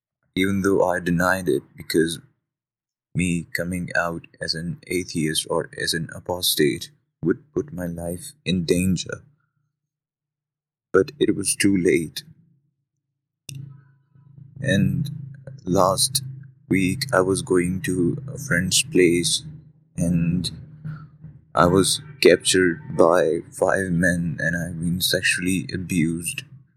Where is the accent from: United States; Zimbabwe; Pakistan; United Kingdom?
Pakistan; English is a second language; I am from Pakistan. I am an ex-Muslim. I left my religion a year ago.